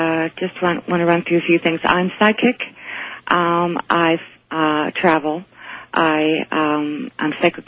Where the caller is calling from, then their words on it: Toronto, Ontario, Canada; I'm calling from Toronto.